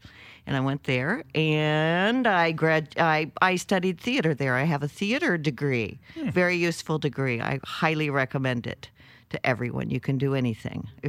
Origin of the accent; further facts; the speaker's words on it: Kansas, United States; But I was born in the Great Plains state of Kansas to a pair of very smart and very fun educators. And I spent most of my childhood in that state